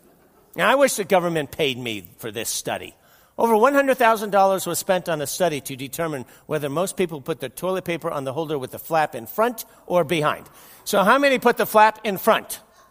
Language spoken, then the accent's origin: English; New Jersey, United States; also born or lived in New York; Growing up in New Jersey, New York, I mean, I loved going to the farm to visit my grandparents.